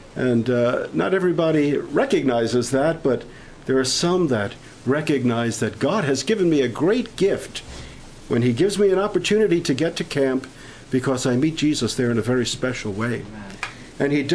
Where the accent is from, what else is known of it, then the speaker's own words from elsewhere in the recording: Brooklyn, New York, United States; I come from Canarsie, Brooklyn, and I minister there with my father-in-law.